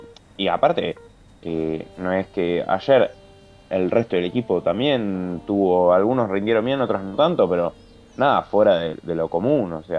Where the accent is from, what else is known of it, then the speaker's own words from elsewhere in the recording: Boston, Massachusetts, United States; Soy de Boston, pero primero soy fanático de la NBA